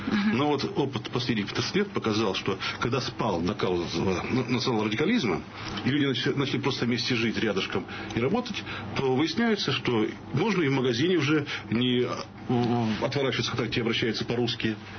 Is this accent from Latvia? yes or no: yes; Latvia; Ну, я латыш